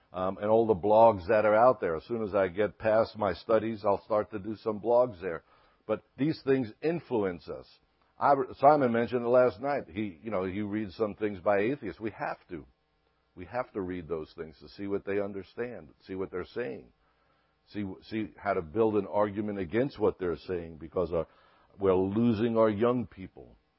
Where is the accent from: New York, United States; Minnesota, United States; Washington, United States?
New York, United States; New York City; I was brought up in New York City, and we were taught there to run toward the battle, not run from the battle.